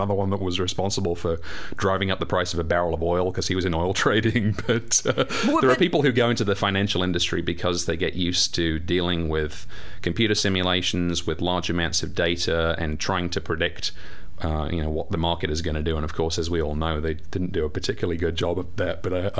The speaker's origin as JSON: {"language": "English", "country": "United Kingdom", "accent": "English", "lives_now": "United States", "said": "I'm trying to kind of maintain the English accent a little bit as much as I can."}